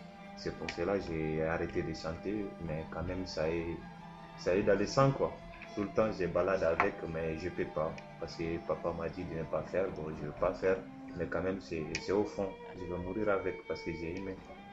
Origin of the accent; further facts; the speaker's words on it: Mali; first language Soninke; French is a second language; Oui, au Mali.